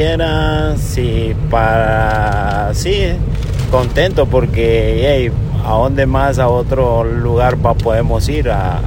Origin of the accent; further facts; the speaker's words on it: Nicaragua; Soy nicaragüense, resido en la frontera de Peña Blanca y tengo 47 años.